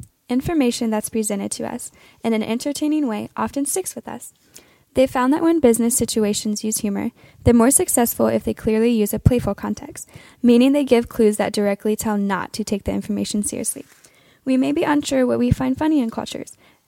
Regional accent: Muncie, Indiana, United States; I'm also a first-year student and thinking of double majoring in math and physics. I'm from Muncie, Indiana.

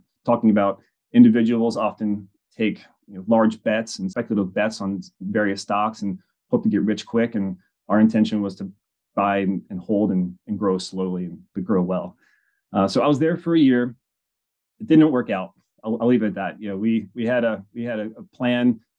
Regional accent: Cincinnati, Ohio, United States; And I'm from Cincinnati, Ohio originally.

